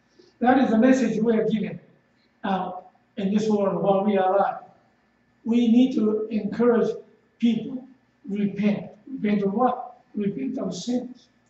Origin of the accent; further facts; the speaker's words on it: Japan; accent: southern Japanese; English is a second language; And I hope you understand my southern Japanese accent in English.